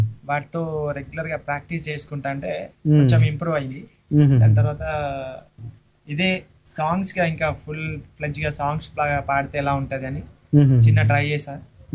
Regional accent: Kazipet, Telangana, India; నాది ఫ్రమ్ వరంగల్ అండి, కాజీపేట్. నేను వరంగల్ నుంచి వచ్చాను స్టూడియోకి.

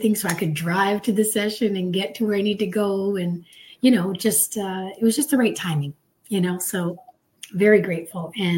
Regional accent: Canada; now in United States; I was actually working on my visa to stay in America because I'm from Canada.

